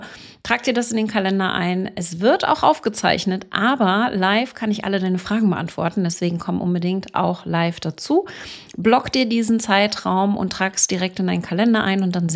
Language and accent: German; Wittenförden, Mecklenburg-Vorpommern, Germany; Ich komme hier aus Wittenförden, aus einem kleinen Dorf in Mecklenburg-Vorpommern.